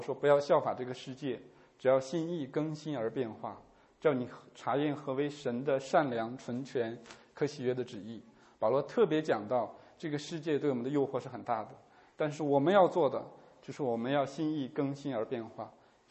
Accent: China; 就像我们中国人古人说的

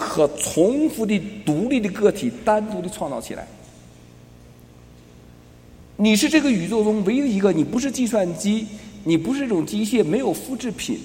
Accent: Shandong, China; 今天吃饭还遇到几个山东老乡，这个在我们山东人是孔夫子呀老乡

